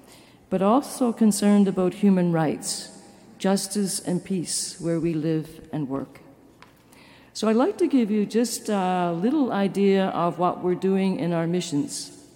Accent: Canada; now in Philadelphia, United States; I'm a Canadian and presently living in Philadelphia. I recently came back from West Africa after being on mission there for 30 years.

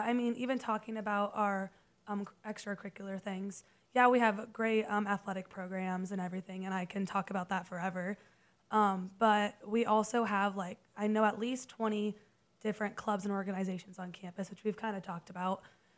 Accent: Cherokee, Iowa, United States; And I'm from Cherokee, Iowa, which is about an hour from here

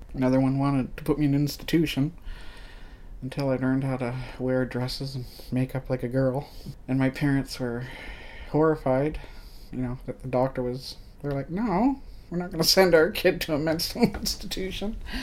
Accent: Nova Scotia, Canada; now in Toronto, Canada; But I wasn't really thriving where I was growing up in Cape Breton.

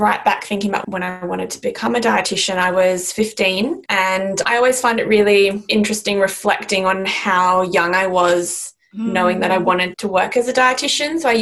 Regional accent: Australia; now in London, United Kingdom; You can probably tell by the accent that I'm from Australia. So I've been living in the UK for just over 2 years now, working in London.

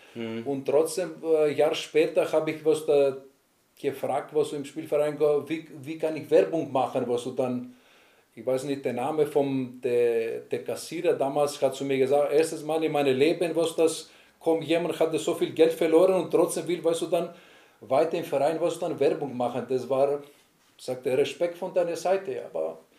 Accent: Greece; German is a second language; Der einzige Unterschied ist bei uns im Süden, was so in Griechenland, die Leute um 10 Uhr Abend geht, essen bis um 1 Uhr oder 2 Uhr ist unterwegs mit kleinen Kindern.

